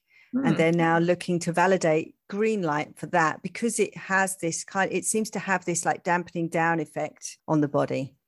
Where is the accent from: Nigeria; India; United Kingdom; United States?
United Kingdom; England; And I'm an English person, so you think that I might.